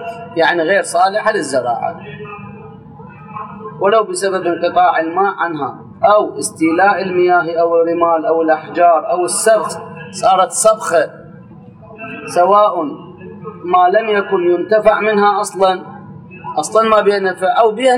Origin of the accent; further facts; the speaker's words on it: Iraq; احنا عندنا بالعراق صحراء غربية